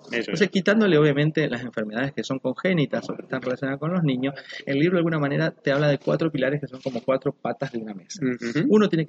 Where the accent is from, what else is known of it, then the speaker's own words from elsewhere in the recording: Uruguay; Mi esposa es paraguaya, yo soy uruguayo